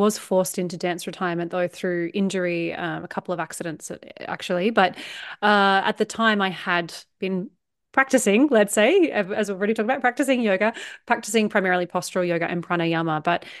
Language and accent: English; Australia; as an Australian person, as a Westerner